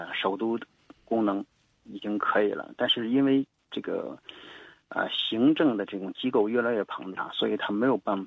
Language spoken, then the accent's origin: Chinese; Hebei, China; moved away; 我是河北人，虽然离开家乡已经二十多年了。